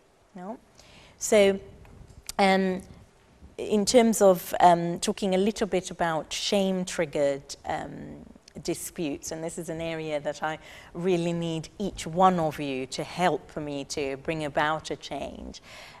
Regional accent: Sudan; I'm familiar with it because I'm from Sudan

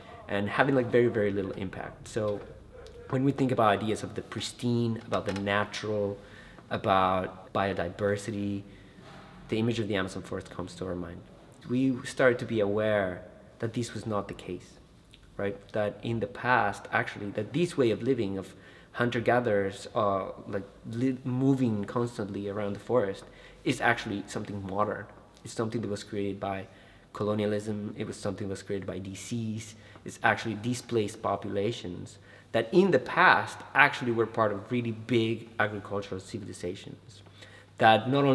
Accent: Bolivia; I am originally from Bolivia and I'm doing a PhD in archaeology

